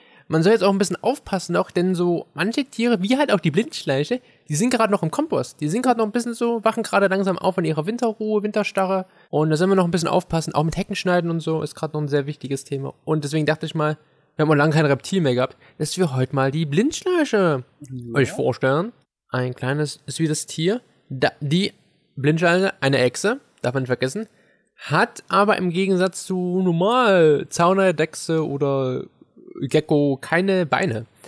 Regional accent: East Germany, Germany; weil wir kommen aus dem Osten, wir nennen das jetzt wieder auch Eierkuchen.

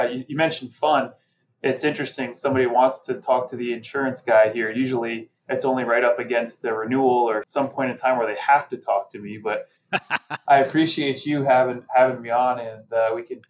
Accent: St. Petersburg, Florida, United States; I was from the St. Petersburg, Tampa area.

